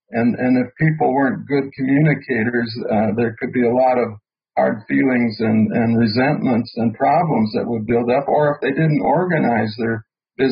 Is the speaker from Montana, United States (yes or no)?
yes; Montana, United States; I was born in Montana and raised on a farm that our family lost in 1948 to a foreclosure